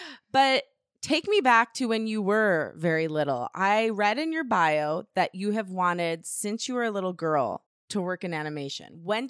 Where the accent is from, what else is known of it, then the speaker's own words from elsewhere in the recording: Michigan, United States; we grew up in Michigan, so it wasn't like there were a bunch of like directors and producers hanging on, you know, street corners.